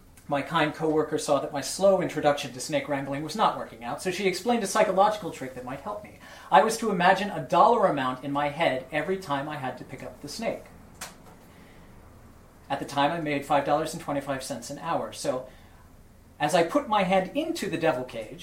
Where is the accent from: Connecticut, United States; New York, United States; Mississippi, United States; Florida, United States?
Florida, United States; Growing up in Florida, you're taught two skills to survive our natural wildlife.